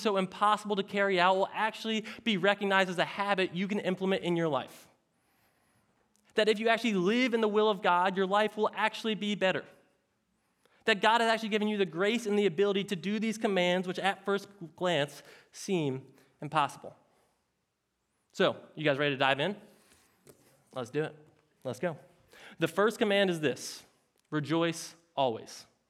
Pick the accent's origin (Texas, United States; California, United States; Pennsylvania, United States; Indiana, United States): Pennsylvania, United States; Philadelphia; I grew up in Philadelphia on the banks of the Delaware River.